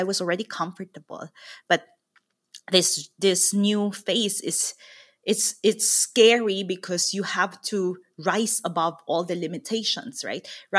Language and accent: English; Philippines; moved away; also born or lived in Taiwan; because I came from the Philippines, which is a young population, and I went to Taiwan and I lived there, which is an aging population.